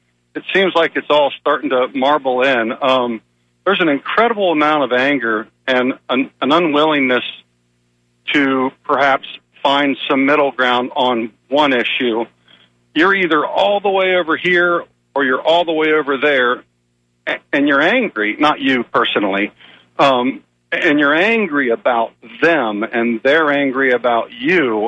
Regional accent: United States; his message is, to me, a lot closer to what I, as an American, somebody that defended our country

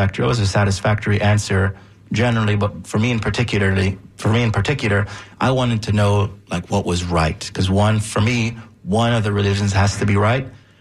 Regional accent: Jamaica; I was, you know, was of course as a Jamaican

